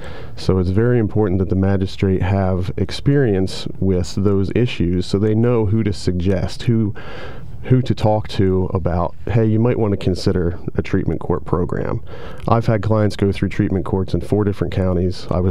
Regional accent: Lewisburg, United States; I'm born and raised in Lewisburg, returned to the area after leaving for education and to begin my career.

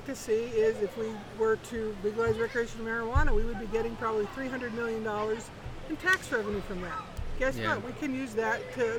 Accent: Shamokin, Pennsylvania, United States; I grew up in Shamokin.

